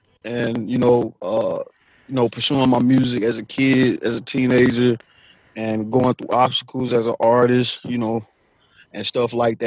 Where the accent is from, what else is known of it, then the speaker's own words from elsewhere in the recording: Charlotte, North Carolina, United States; I'm from Charlotte, so I got, you know, that's my city